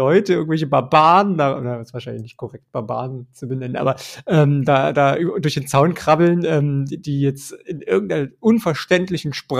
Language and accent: German; East Germany, Germany; vielleicht auch in meiner Identifikation doch als Ostdeutscher